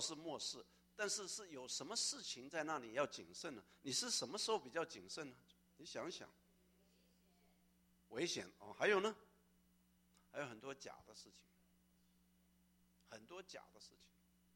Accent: Taiwan; 我从小啊，原谅我从台湾来，我们现在海峡两岸啊都是华人，

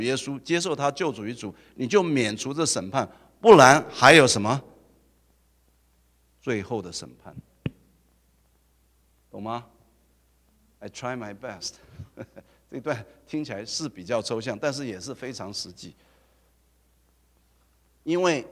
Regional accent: Taiwan; 我从台湾来了，

